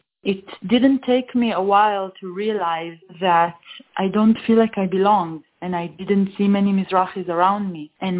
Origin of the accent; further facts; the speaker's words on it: Neve Shalom, Jerusalem District, Israel; I'm 29 years old. I grew up in the only community in Israel where Palestinians and Jews live together by choice. Some of you might know it. It's Neve Shalom in Hebrew, Wahat Salam in Arab